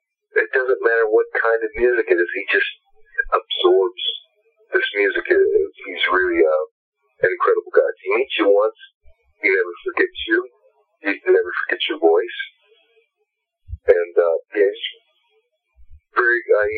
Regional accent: Sioux City, Iowa, United States; Growing up in Sioux City, Iowa, and I remember my parents got divorced and feeling funky

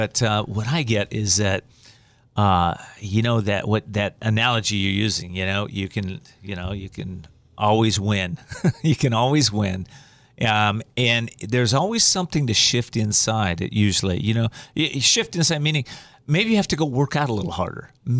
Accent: Whittier, California, United States; That's my hometown, Whittier.

